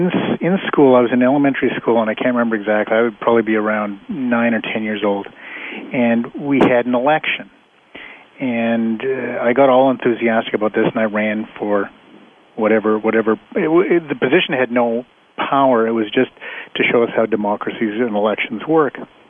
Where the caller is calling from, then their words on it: Winnipeg, Manitoba, Canada; I'm calling in from Winnipeg, Canada.